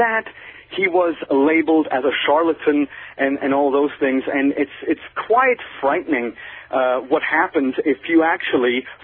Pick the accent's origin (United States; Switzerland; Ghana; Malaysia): Switzerland; part of my life I grew up in Switzerland.